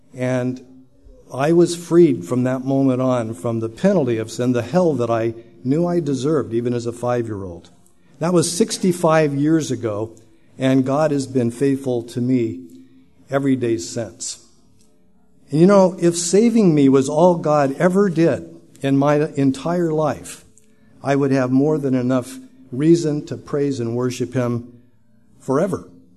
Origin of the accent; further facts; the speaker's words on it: California, United States; Kathy and I grew up in California, where we met at Chico State College.